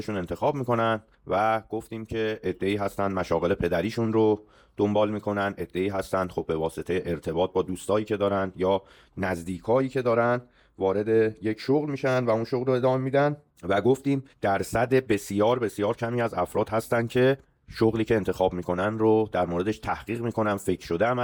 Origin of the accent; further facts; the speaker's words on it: Tehran, Tehran Province, Iran; در چه خانواده‌ای به دنیا اومدم، بچه جنوب شهر تهران بودم و وضع مالی خوبی نداشتیم،